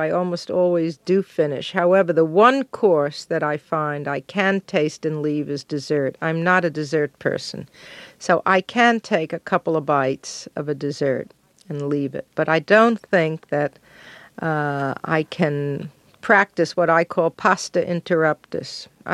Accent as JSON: {"language": "English", "town": "Brooklyn", "region": "New York", "country": "United States", "tie": "born or raised there", "said": "I was brought up in Brooklyn in a Jewish family that was not kosher."}